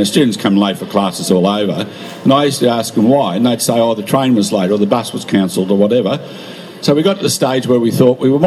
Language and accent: English; Melbourne, Victoria, Australia; I was born in Melbourne, grew up in Melbourne, obviously.